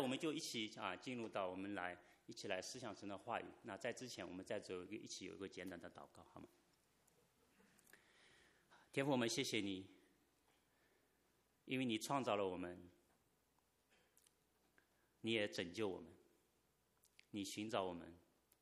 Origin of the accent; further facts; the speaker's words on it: Shanghai, China; also born or lived in Singapore; 我老家是上海的。我是94年大学毕业